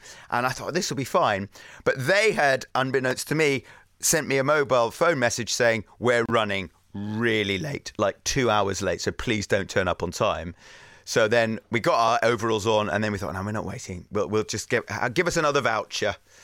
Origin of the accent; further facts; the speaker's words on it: United Kingdom; that was the time when we just got nul point for being British.